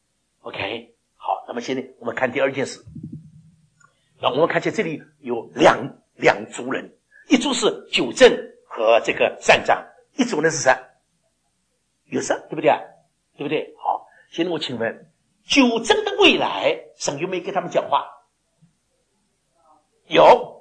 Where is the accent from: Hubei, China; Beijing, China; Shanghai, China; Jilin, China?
Shanghai, China; 我们上海人不讲的